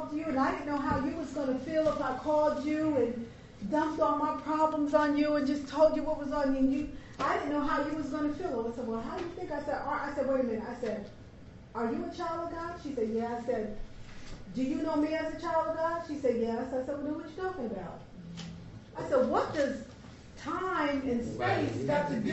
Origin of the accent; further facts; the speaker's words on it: New York, United States; I got a text message from a young girl that I grew up with up in New York.